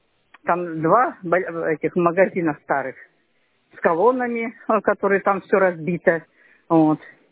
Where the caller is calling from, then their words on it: Toksovo, Leningrad Oblast, Russia; А вот я из Токсова звоню, в Всеволожский район Ленинградской области.